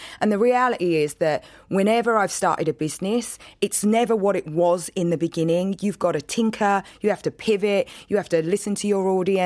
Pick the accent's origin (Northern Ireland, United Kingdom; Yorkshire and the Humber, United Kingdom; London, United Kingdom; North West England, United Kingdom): London, United Kingdom; Plaistow; I grew up in East London, in Plasto.